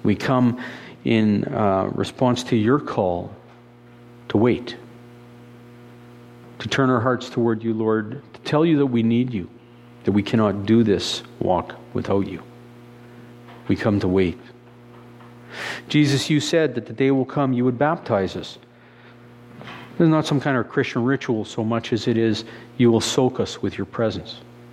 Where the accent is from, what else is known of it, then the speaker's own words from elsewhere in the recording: Saskatoon, Saskatchewan, Canada; And then I said, well, I came from Saskatoon, Saskatchewan.